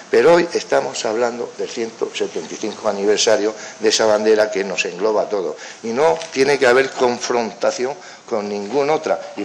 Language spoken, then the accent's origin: Spanish; Totana, Region of Murcia, Spain; Quizás me lleve la de mi pueblo, de Totana, la de la región de Murcia y, por supuesto, la de España